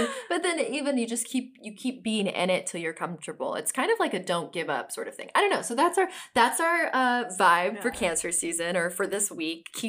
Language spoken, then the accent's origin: English; Oklahoma, United States; now in Los Angeles, United States; I mean, I'm from Oklahoma originally. There's no freaking oceans to jump waves in.